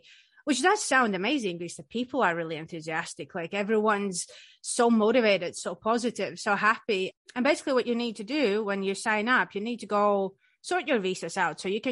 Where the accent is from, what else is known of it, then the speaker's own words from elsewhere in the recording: Riga, Latvia; now in Scotland, United Kingdom; I'm from the tiny country, Latvia. I'm from Riga, the capital city.